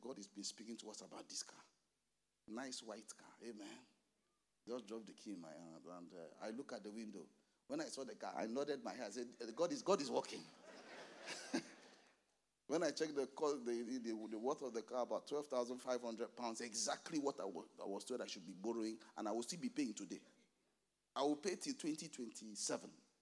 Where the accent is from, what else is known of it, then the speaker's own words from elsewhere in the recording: Nigeria; moved away as an adult; now in United Kingdom; You know, I was just coming from Nigeria.